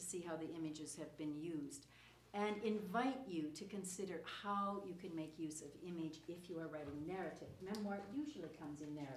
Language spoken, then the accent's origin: English; Seattle, Washington, United States; now in Edmonton, Canada; I come down from Edmonton. I grew up in Seattle.